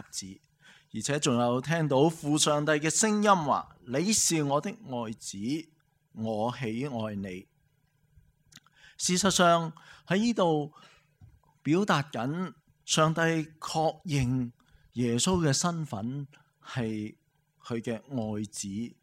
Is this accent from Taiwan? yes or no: no; Hong Kong; 我们香港人对于香港人的认同感是最高的